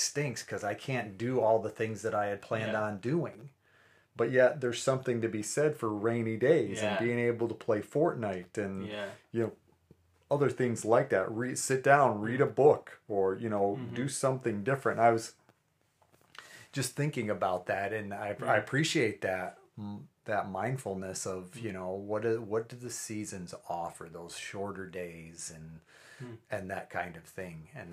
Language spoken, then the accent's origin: English; Pennsylvania, United States; now in North Carolina, United States; I miss some of the seasons, you know, that we had, that I had growing up in Pennsylvania with the snow, the leaves, you know.